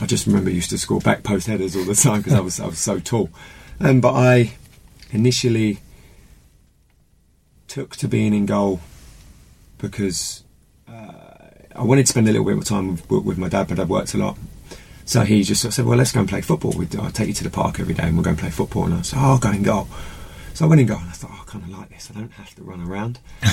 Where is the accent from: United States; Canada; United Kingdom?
United Kingdom; Eastbourne, South East England; I just started playing for my district, which was South East Sussex, because I grew up in Eastbourne